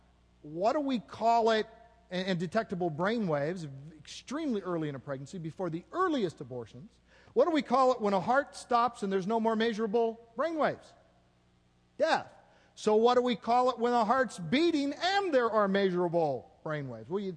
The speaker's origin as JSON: {"language": "English", "region": "Oregon", "country": "United States", "said": "not only in my home state of Oregon, but in Minnesota and all over the place."}